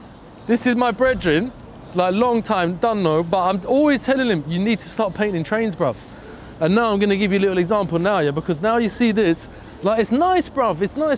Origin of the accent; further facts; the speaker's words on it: New York, United States; I'm from New York. This is how we stoop.